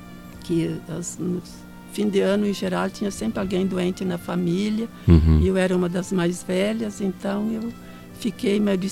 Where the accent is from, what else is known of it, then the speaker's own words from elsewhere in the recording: São Sebastião do Caí, Rio Grande do Sul, Brazil; born there; eu nasci no Rio Grande do Sul, na época era a cidade São Sebastião do Caí, hoje pertence a Carlos Barbosa.